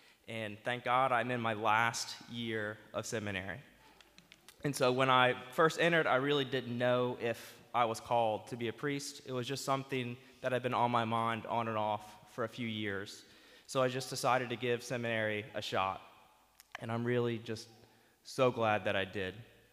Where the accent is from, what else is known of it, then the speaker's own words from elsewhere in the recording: Metairie, Louisiana, United States; I grew up in Metairie. I went to Jesuit High School, and I graduated in 2011.